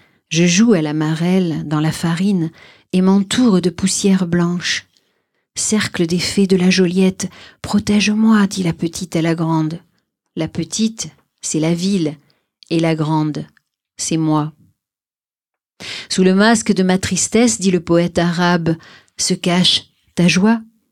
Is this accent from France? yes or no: yes; Marseille, Provence-Alpes-Côte d'Azur, France; born there; C'est un voyage, encore une fois, dans cette ville qui est ma ville natale, à travers les quartiers de la ville aussi.